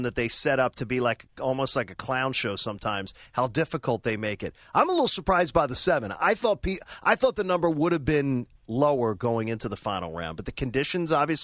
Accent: Atlanta, Georgia, United States; all the Georgia Bulldog fans in my hometown of Atlanta, Georgia, are going to be rooting for Kisner to win

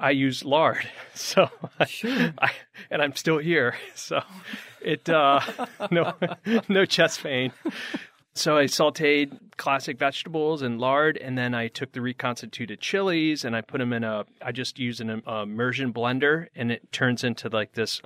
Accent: Connecticut, United States; Yeah, I grew up in Connecticut.

